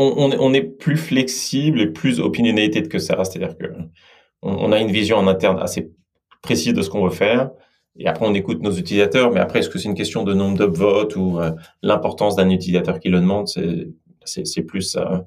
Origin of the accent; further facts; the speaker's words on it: France; Ça vient probablement du fait qu'à la base, je suis français